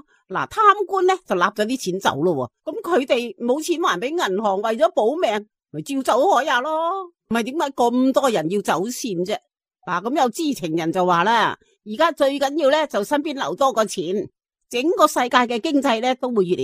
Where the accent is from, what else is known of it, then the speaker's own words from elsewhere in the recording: Australia; 咁我心咪諗咯，大陆嘅人工边够我哋澳洲人工高呢？